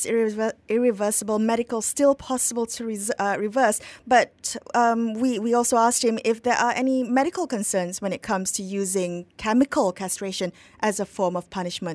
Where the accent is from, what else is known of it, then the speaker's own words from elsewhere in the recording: Malaysia; a conversation that we are not having as a Malaysian community